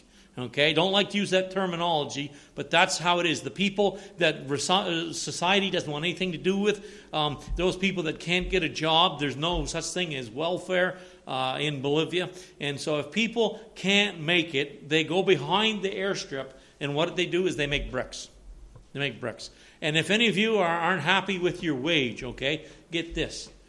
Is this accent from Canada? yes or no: yes; Woodstock, New Brunswick, Canada; Fredericton? Fredericton's not little. I'm from Woodstock.